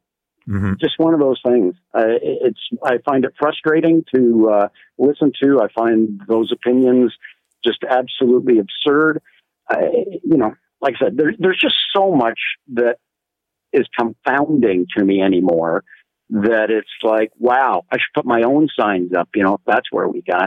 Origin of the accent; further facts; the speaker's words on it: Canada; that's just embarrassing mm-hmm. as a Canadian.